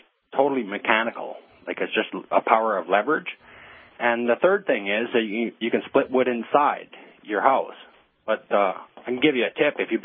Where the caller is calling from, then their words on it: Calgary, Alberta, Canada; From Calgary, Alberta, Canada. Way up north there.